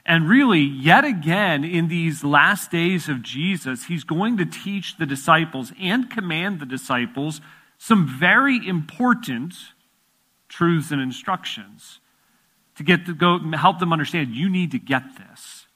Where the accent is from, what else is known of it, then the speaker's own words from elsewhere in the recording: Chicago, Illinois, United States; And I'm relatively new to the area. I grew up in the Chicago area